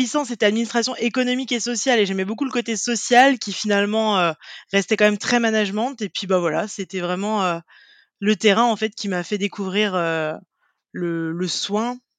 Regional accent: Angers, Pays de la Loire, France; now in Nantes, France; j'ai 32 ans, je suis originaire d'Angers et j'habite à Nantes depuis quelques années maintenant.

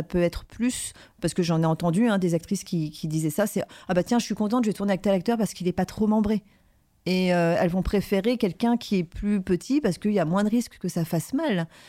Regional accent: Paris, Île-de-France, France; Mais comme je venais de Paris et comme j'étais une femme indépendante

